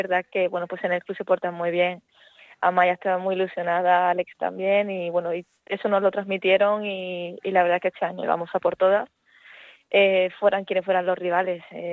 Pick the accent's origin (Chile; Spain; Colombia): Spain; Seville, Andalusia; Hombre, soy sevillana, el primer cross que corrí desde pequeña